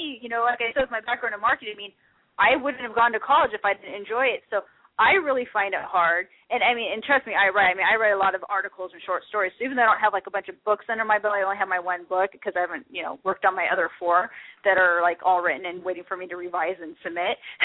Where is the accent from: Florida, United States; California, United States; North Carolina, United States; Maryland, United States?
California, United States; now in Utah, United States; I know I live in Utah now, but I've lived there for 6 years. But I'm from Southern California, so it's nice to be home for the weekend